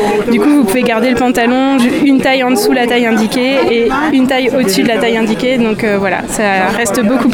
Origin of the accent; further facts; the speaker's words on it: Brittany, France; now in Normandy, France; c'est un petit clin d'œil entre ma région d'origine, qui est la Bretagne, et la région où je vis, qui est la Normandie